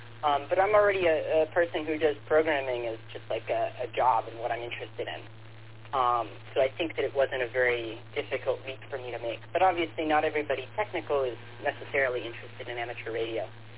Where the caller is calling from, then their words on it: Rochester, New York, United States; I'm transmitting from Rochester, New York.